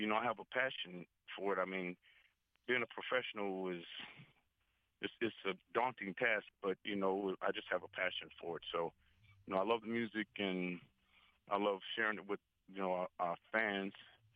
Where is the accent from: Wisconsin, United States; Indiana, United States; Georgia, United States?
Wisconsin, United States; Racine; I grew up in Racine, Wisconsin, 1102 Mound Avenue. It's where I was living at.